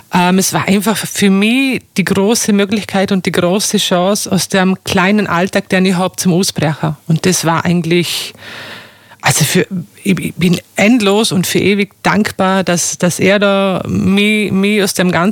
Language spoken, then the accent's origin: German; Austria; ich als Österreicher